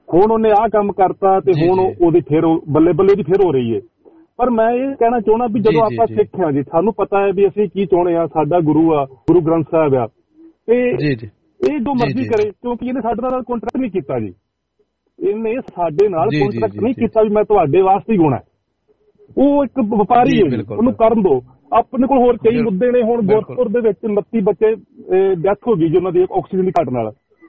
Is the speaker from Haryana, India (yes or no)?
yes; Jiwan Nagar, Haryana, India; ਮੇਰਾ ਪਿੰਡ ਜੀਵਨ ਨਗਰ ਹੈ, ਸਰਸੋਂ ਤੋਂ ਮੈਂ ਬਿਲੋਂਗ ਕਰ ਦਊਂਗਾ